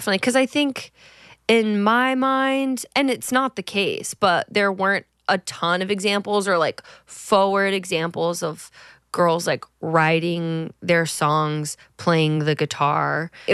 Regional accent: Kissimmee, Florida, United States; born there; moved away as an adult; also born or lived in Nashville; now in Los Angeles, United States; I was born in Kissimmee, Florida, and I'm an eldest daughter. When I was 18, I moved to Nashville, and that's where I started my career. And then I moved out to LA.

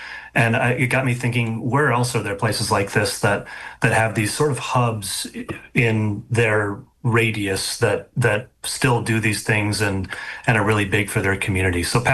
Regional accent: Chisholm, Minnesota, United States; What surprised me was growing up in Chisholm is about 4,000 to 5,000 people. So it's a small town, but you realize by going to some of these other communities how big Chisholm is compared to them.

